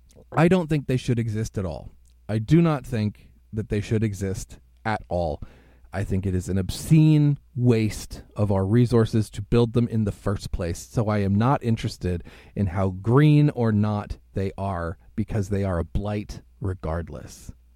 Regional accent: Hazleton, Pennsylvania, United States; I'm from Hazleton. There is nothing here for people.

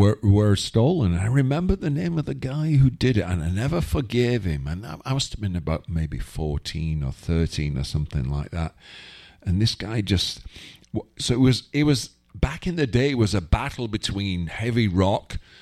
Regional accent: Wigan, North West England, United Kingdom; born or raised there

